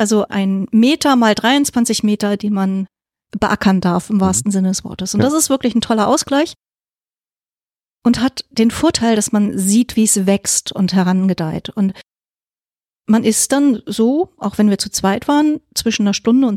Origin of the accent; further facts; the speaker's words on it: Hamburg, Germany; ich wohne nicht in Rissen, ich komme ursprünglich aus Ottensen, Othmarschen, die Ecke, da bin ich aufgewachsen, habe dann lange Zeit in Ottensen gelebt und bin vor 2-3 Jahren nach Sülldorf gezogen.